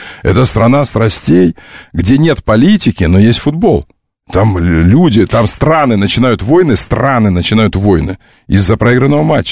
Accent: Crimea, Ukraine; born there; А я родился в Крыму.

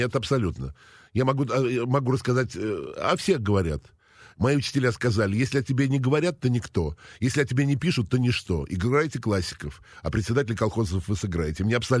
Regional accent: Chuvashia, Russia; Да, да, да. Я из Чувашии.

